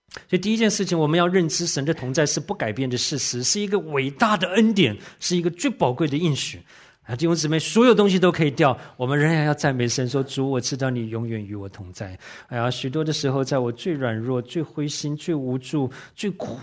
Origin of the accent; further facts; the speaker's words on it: Taiwan; 我小的时候在台湾生长